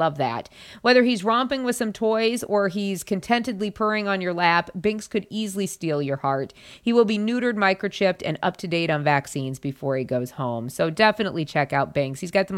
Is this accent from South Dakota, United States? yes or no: yes; South Dakota, United States; Growing up in South Dakota, we usually got one or two of these kind of blizzard type things in the spring.